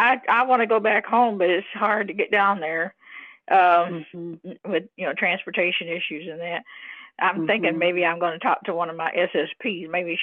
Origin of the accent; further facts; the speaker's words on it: Malden, Missouri, United States; also born or lived in Bloomfield; I was born in Bloomfield, Missouri, and I was raised in Malden, Missouri, which is a big town compared to Bloomfield.